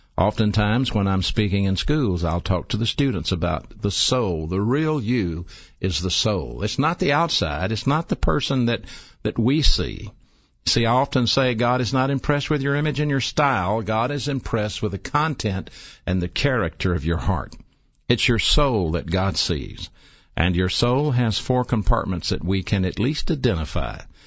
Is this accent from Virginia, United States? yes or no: no; Birmingham, Alabama, United States; I'm from Birmingham, and if this is your first time to listen to me, welcome aboard.